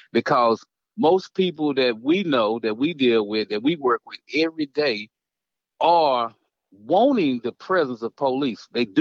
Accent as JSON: {"language": "English", "town": "Dallas", "region": "Texas", "country": "United States", "said": "I'm from East Dallas, that neighborhood is rough"}